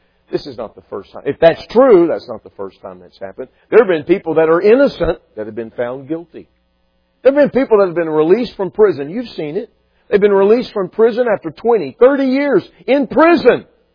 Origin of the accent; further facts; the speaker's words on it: Dallas, Texas, United States; I grew up in the Dallas area, and so I remember the memory of that time.